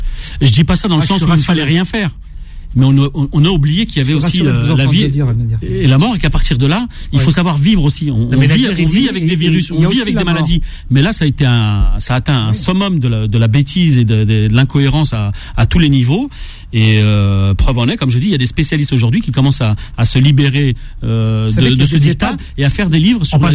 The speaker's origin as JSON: {"language": "French", "country": "France", "said": "Je suis un Français moyen qui fait des constats."}